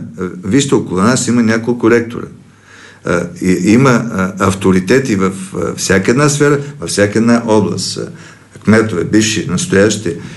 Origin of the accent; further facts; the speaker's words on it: Stara Zagora, Stara Zagora Province, Bulgaria; Аз идвам от Стара Загора.